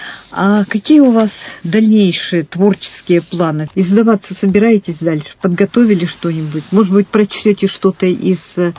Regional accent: Irkutsk, Irkutsk Oblast, Russia; ну и мы, иркутяне тоже. Ну, в общем, мы сибиряки

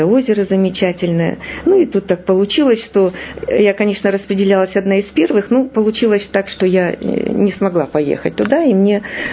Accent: Donetsk, Donetsk Oblast, Ukraine; moved away as an adult; now in Irkutsk, Russia; Я родилась в Донецке. Это замечательный город. И родилась я в советском счастливом Донецке, потому что мы все росли, жили и радовались тому, что нас ждет прекрасное будущее.

